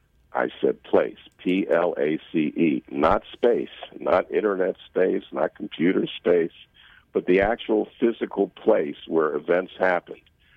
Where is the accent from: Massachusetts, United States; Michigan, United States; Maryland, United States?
Maryland, United States; Silver Spring; Mother Jones had died on December 1st, November 30th, 1930, in Silver Spring, Maryland. Well, that's my hometown, Michael. That's where I went to high school.